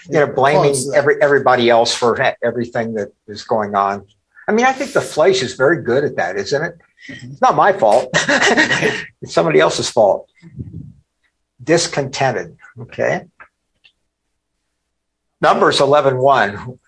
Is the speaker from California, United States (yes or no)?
no; Cincinnati, Ohio, United States; some of you know I grew up in Cincinnati, so I'm orange and black today, not orange and blue.